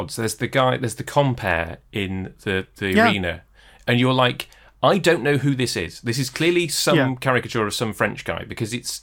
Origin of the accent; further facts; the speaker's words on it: United Kingdom; you and I like weren't offended by the caricatures of us as British people.